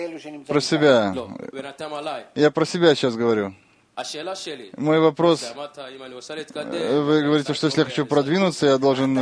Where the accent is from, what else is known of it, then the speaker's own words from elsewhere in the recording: Haifa, Haifa District, Israel; now in Tel Aviv, Israel; Я из Хайфа, сейчас живу в Тель-Авиве.